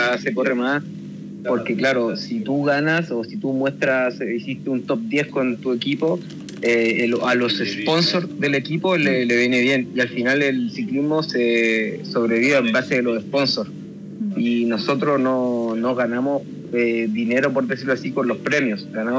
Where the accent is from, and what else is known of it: Chile; now in Italy